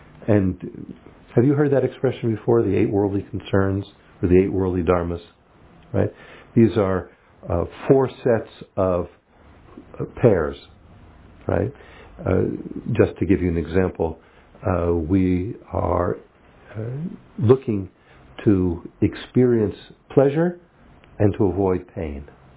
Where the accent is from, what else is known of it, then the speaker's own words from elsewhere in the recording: New Jersey, United States; I grew up in New Jersey, and even then, at that time, I knew that there was a lot of places in the world much more attractive than New Jersey. And eventually moved to California